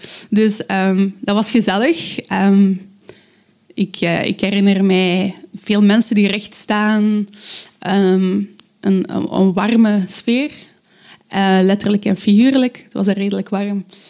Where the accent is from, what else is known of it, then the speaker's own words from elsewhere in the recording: Aalst, East Flanders, Belgium; Ik zeg carnavalvakantie, want ik kom uit Aalst.